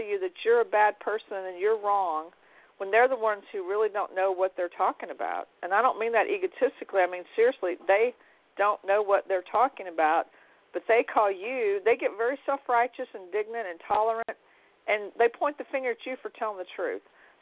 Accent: Louisiana, United States; So I can't tell you I'm from Louisiana and LSU will be playing in the playoffs or any game

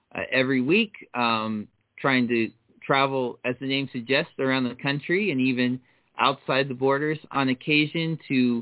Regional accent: Dayton, Ohio, United States; which is near and dear to my heart because they run in my hometown of Dayton, Ohio, fairly often.

